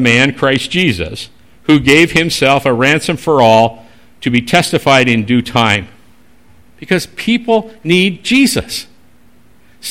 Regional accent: Northern Ireland, United Kingdom; I'm Northern Irish.

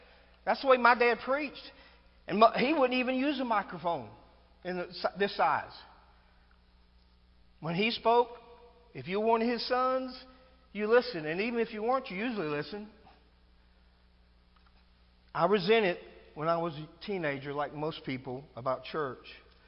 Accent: Greensboro, North Carolina, United States; My dad became a minister out of Greensboro. We grew up in Greensboro.

